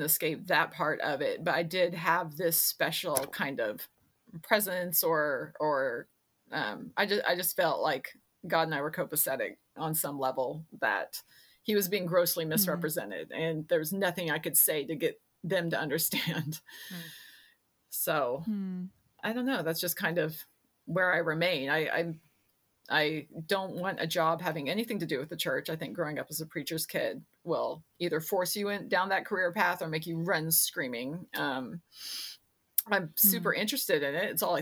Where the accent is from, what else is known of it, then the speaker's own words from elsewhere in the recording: Fayetteville, Arkansas, United States; So I grew up in Arkansas, Fayetteville, Arkansas